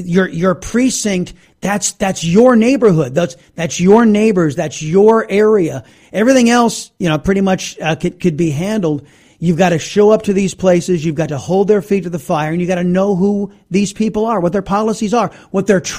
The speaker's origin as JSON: {"language": "English", "region": "Texas", "country": "United States", "said": "Appreciate the call from my home state of Texas."}